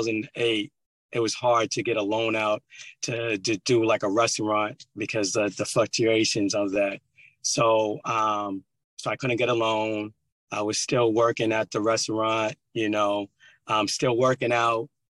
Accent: Lowell, Massachusetts, United States; also born or lived in Virginia; I was born in Virginia. Both of my parents was in the military. We settled in Lowell, and pretty much throughout my, you know, young age, we played sports.

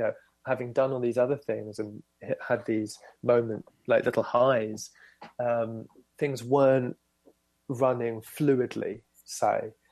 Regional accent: Dartford, South East England, United Kingdom; Yeah, so I grew up in Dartford, which is a suburb. I mean, it's not really a suburb. It's a town on the edge of London.

